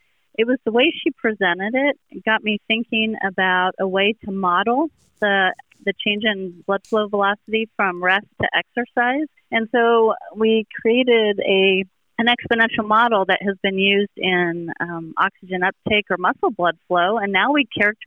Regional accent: Kansas, United States; And so I grew up in Western Kansas, and they were going to get a physical therapy program.

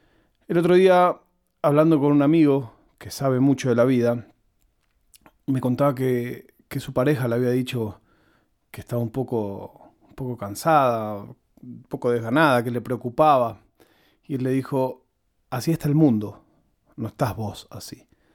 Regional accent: Banfield, Buenos Aires Province, Argentina; Lo digo yo que soy banfileño y bonaerense.

